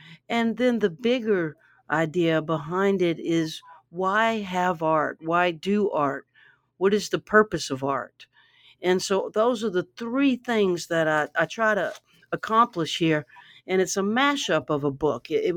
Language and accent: English; Baton Rouge, Louisiana, United States; I grew up in Baton Rouge, and the highlight of my week when I was a little person was when the bookmobile came and I got to pick my six books.